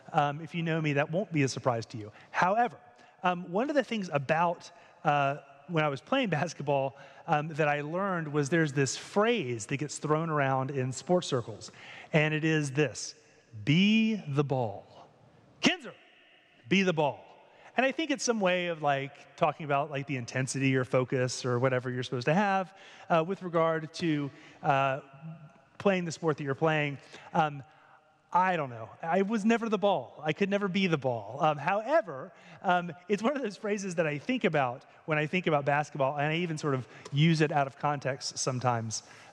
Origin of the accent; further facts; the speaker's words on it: North Carolina, United States; So I grew up in North Carolina, and North Carolina, when I was growing up, football was not really a thing